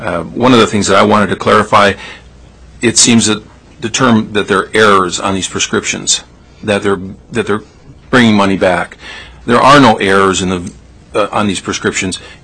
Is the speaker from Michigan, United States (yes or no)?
no; Sitka, Alaska, United States; I'm a pharmacist from Sitka, Alaska.